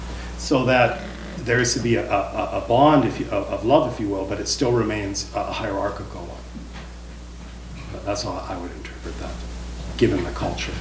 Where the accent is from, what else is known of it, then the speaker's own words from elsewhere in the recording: Canada; I'm a Canadian